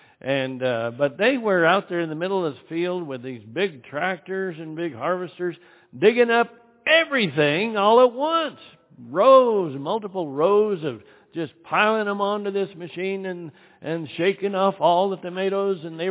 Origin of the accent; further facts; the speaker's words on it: Idaho, United States; I was raised in southwest Idaho, and my mother was born and raised in California.